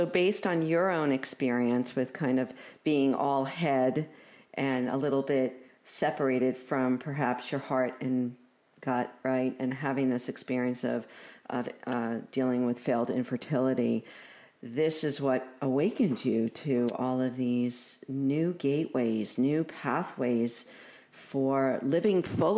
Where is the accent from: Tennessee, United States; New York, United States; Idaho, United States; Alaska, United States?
New York, United States; Brooklyn; Now, I'm a girl from Brooklyn, so I have zero experience with horses